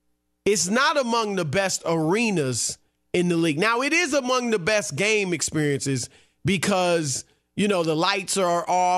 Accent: Midwest, United States; I grew up in the Midwest. And no lie, and I didn't grow up in the 90s.

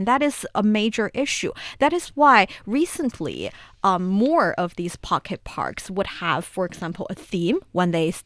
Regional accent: Taiyuan, Shanxi, China; I remember there are two really nearby pocket parks in my hometown, Shanxi Province, in the city of Taiyuan.

